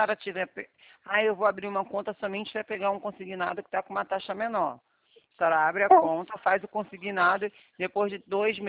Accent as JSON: {"language": "Portuguese", "region": "Rio de Janeiro", "country": "Brazil", "said": "eu sou do Rio, né? Eu sou do centro do Rio."}